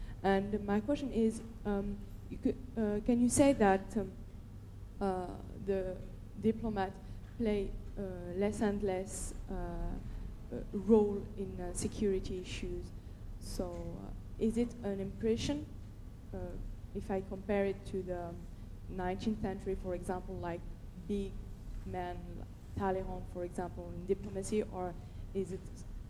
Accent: Morocco; now in France; I come from Morocco, but currently I'm sitting in France.

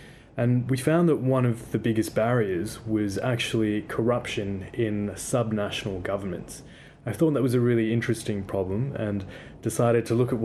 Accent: Australia; now in London, United Kingdom; I'm originally from Australia. I did my undergraduate degree there in law and international relations.

